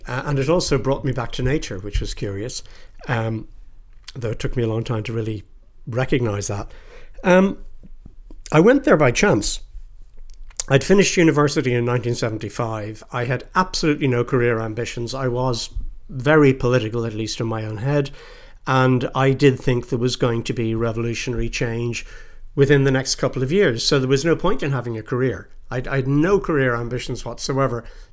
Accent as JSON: {"language": "English", "country": "Ireland", "said": "I found I was made very welcome there as an Irish person"}